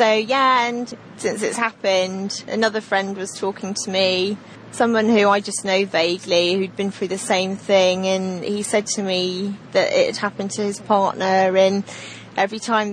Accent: United Kingdom; I'm British

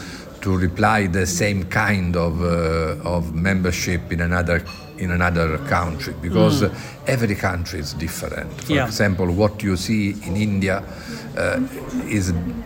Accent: Italy; English is a second language; I am not in the Commonwealth, of course. I come from Italy

